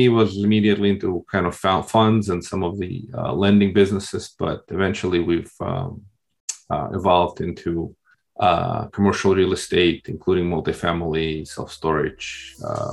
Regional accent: Russia; English is a second language; now in United States; I come from Russia with love, as in James Bond. Well, originally I immigrated to the United States in 1989. It was still the Soviet Union.

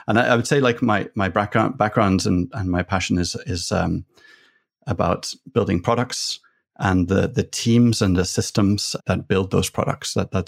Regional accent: Ireland; now in Paris, France; I'm Irish, actually half Irish, half Finnish. I live in Paris, where I've been here for about 5 years.

